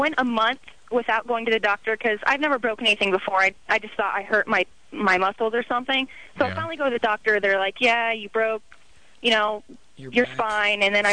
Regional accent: Arizona, United States; Okay, I'm from Arizona, and we don't have like a lot of trees out there. We have flat land and cacti and stuff.

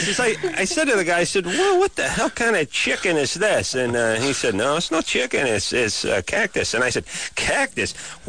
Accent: Los Angeles, California, United States; Like, I remember, I grew up in Los Angeles, and then when my friends would come out, you know, later on in life

